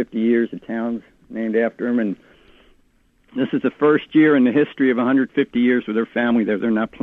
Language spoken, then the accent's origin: English; Pennsylvania, United States; moved away; First off, I'm a transplant from Pennsylvania outside Philadelphia.